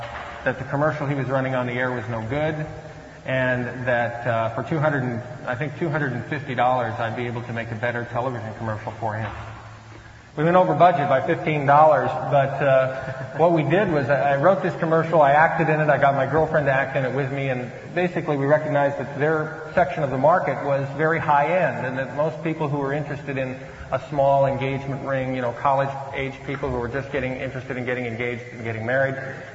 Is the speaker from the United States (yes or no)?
yes; Phoenix, Arizona, United States; I'm from Phoenix, Arizona. Anybody from Phoenix? Okay. Oh, good. Paradise Valley High School, class of 1972.